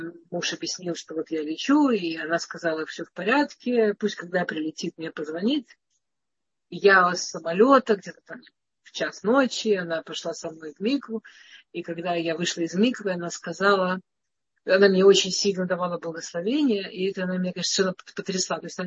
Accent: Moscow, Russia; now in Israel; пока я жила в Москве. В Москве, раз я росла в Москве

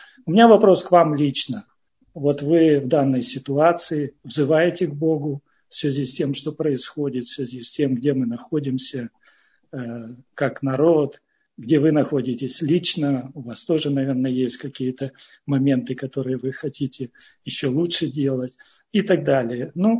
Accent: Russia; moved away as an adult; Мы приехали из России в возрасте где-то 40 лет.

